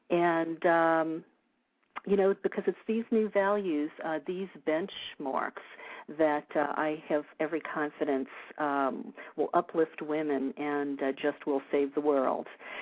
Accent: New Orleans, Louisiana, United States; I've been thinking a lot about what's going on in the Gulf, just south of my hometown, New Orleans, you know, with this catastrophic oil spill. You know, maybe I'm more tuned in than maybe the average American because it's where I come from. You know, those are my roots.

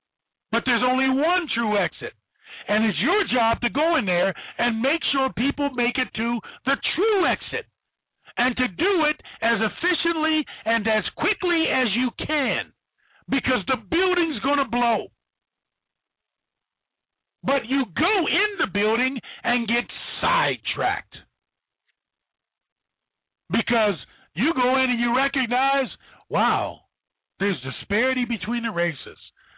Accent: United States; born there; And I thank God I was born in America.

